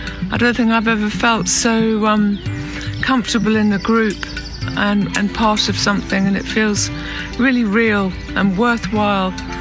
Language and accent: English; London, United Kingdom; from London.